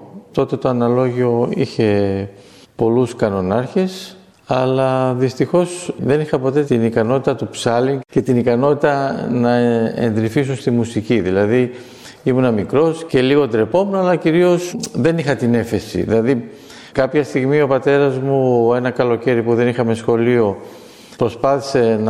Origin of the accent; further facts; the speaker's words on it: Istanbul, Turkey; moved away; γεννήθηκα στον Άγιο Δημήτριο